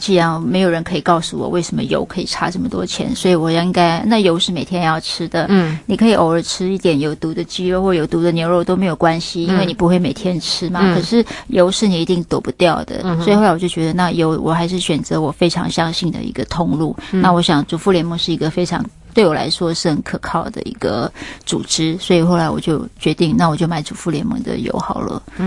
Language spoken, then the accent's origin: Chinese; Taipei, Taiwan; 我在台北长大的啦